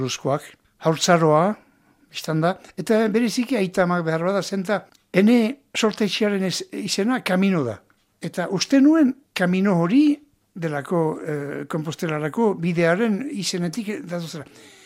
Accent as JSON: {"language": "Basque", "region": "Navarre", "country": "Spain", "said": "Eta enetzat Iruña da gure hiriburua. Ta ni ere Nafarra naiz? Eletar gisa."}